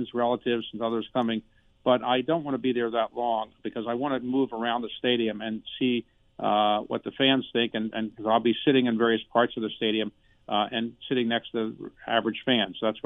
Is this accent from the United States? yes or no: yes; Baltimore, Maryland, United States; It wasn't actually built when I was growing up in Baltimore.